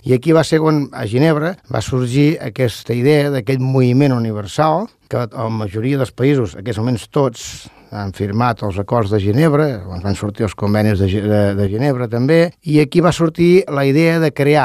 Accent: Sant Celoni, Catalonia, Spain; Sant Celoni, formem part, som de Sant Celoni, de la demarcació Barcelona, som de Catalunya

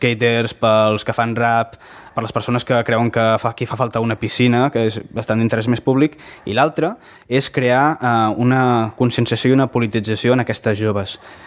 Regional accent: Hostalric, Catalonia, Spain; now in Sant Celoni, Spain; jo vinc d'Hostalric, fa poc que estic fent vida aquí a Sant Celoni

